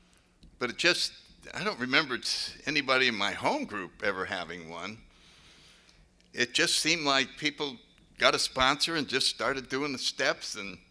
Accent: New Haven, Connecticut, United States; So anyway, I grew up in New Haven, Connecticut. I was born in 1931, so in a little while I'll be 80.

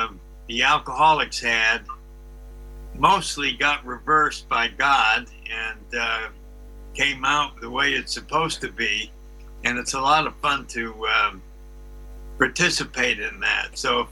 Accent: Connecticut, United States; I grew up in Connecticut, up in New England, and the one thing we knew up in New England was that we were smarter than the rest of the country.

